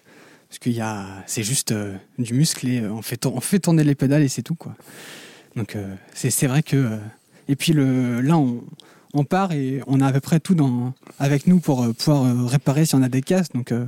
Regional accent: Plabennec, Brittany, France; moi je viens de Plébenec

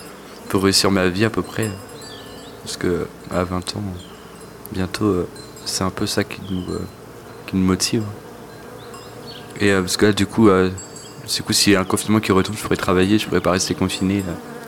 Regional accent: Brest, Brittany, France; born there; Je suis né à Brest

